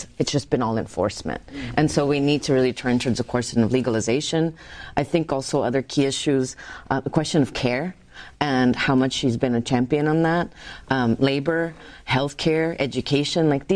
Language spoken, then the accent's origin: English; Arizona, United States; very much in my home state of Arizona